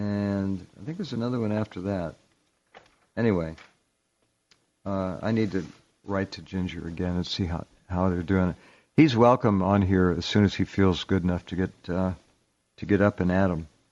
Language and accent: English; Santa Barbara, California, United States; So anyway, we're both from Santa Barbara, but don't hold that against either one of us.